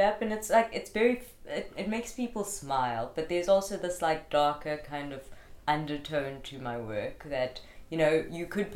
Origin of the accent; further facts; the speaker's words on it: Greytown, KwaZulu-Natal, South Africa; also born or lived in Pietermaritzburg; So I actually grew up in Greytown. I'm a country gal.